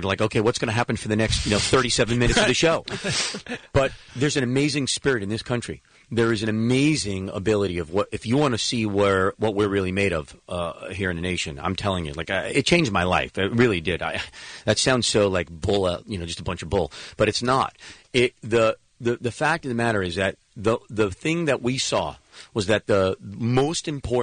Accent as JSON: {"language": "English", "region": "New Jersey", "country": "United States", "tie": "born or raised there", "said": "I grew up in Jersey. I don't make Jersey Shore."}